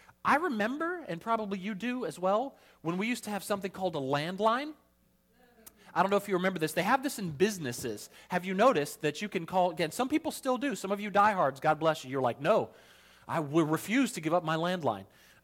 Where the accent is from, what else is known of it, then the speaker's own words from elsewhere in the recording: the South, United States; I grew up in the South, and I can tell you that the pace just seems to be a little slower there.